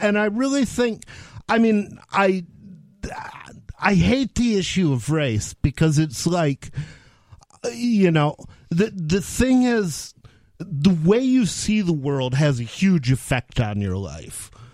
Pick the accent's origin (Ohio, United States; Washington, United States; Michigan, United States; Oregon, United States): Michigan, United States; Ann Arbor; Yeah, see, I'm from Ann Arbor, so I know these